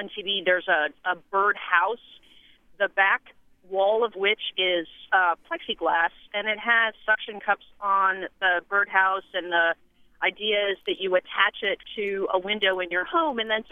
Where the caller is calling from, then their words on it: Annapolis, Maryland, United States; Actually, I'm calling from Annapolis, Maryland, but that's okay.